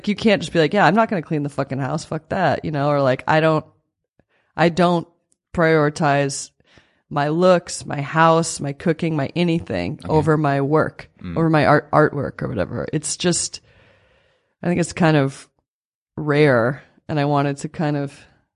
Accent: South Dakota, United States; Like I'm obsessed with the void, you know, growing up in South Dakota is very empty.

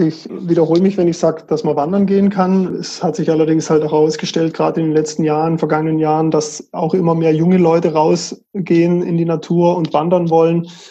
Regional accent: Titisee, Baden-Württemberg, Germany; Also ich bin in Titisee aufgewachsen. Das ist so mittendrin im Hochschwarzwald.

